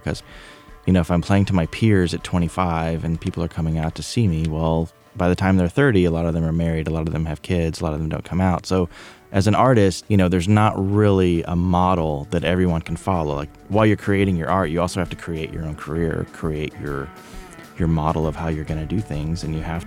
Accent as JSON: {"language": "English", "region": "Kentucky", "country": "United States", "said": "I mean, I'm from Kentucky originally, so I try to get my roots in when I can."}